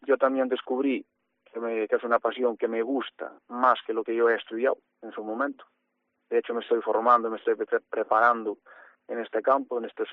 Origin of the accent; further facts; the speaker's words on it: Galicia, Spain; aunque en la provincia de Lugo somos la provincia gallega que más explotaciones tenemos